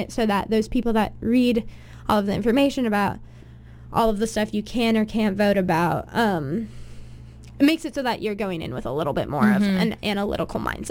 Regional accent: Seattle, Washington, United States; I was from Seattle, so people had some pretty intense views

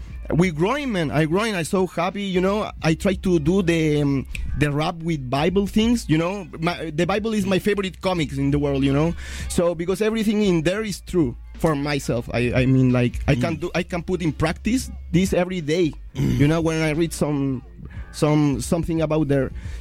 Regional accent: Chile; English is a second language; I come from Chile. Santiago is the capital, you know.

